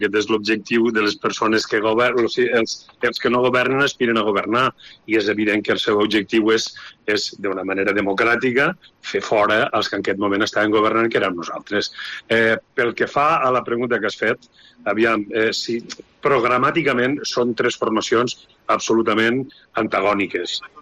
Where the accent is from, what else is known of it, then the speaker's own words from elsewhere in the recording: Lleida, Catalonia, Spain; però com a lleidatà em sap greu, no?